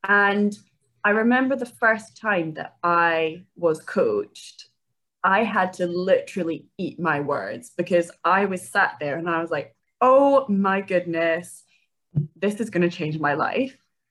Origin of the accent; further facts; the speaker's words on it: Edinburgh, Scotland, United Kingdom; accent: Scottish; I am from Edinburgh, which people always think I've got quite a funny accent, and I'm like, no, it's just Scottish. So I grew up in Edinburgh. I'm the youngest of three siblings